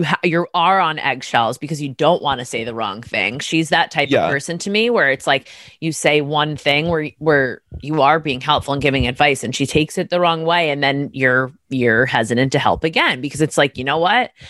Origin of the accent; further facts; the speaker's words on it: Laguna Beach, California, United States; Like, I grew up in Laguna. Why would I want to move back there?